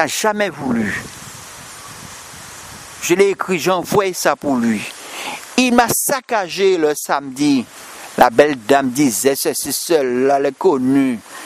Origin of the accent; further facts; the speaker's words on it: Martinique; elle commence à me détailler des actes et des lieux de mon enfance en Martinique